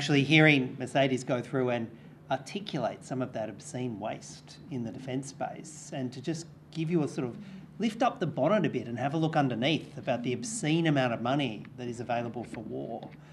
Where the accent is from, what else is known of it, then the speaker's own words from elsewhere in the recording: Sydney, New South Wales, Australia; But I'm from New South Wales, proud Sydney sider